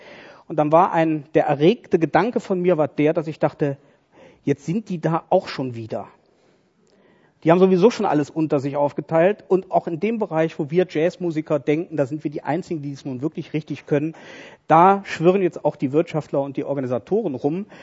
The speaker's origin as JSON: {"language": "German", "town": "Cologne", "region": "North Rhine-Westphalia", "country": "Germany", "said": "Ich komme ja aus Köln und in Köln ist es so, wenn man eine Sache zum zweiten Mal macht, hat man eine Tradition."}